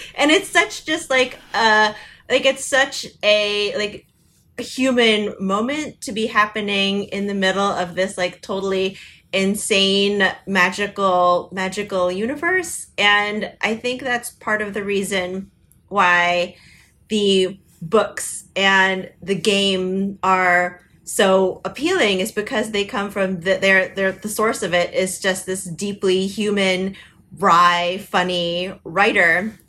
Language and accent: English; United States; which I can't do because I'm too American and too earnest.